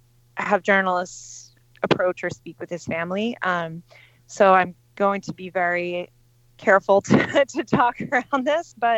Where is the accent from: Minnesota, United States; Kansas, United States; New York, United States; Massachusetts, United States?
Massachusetts, United States; Quincy; Whitey Bulger was my neighbor. I grew up in Quincy.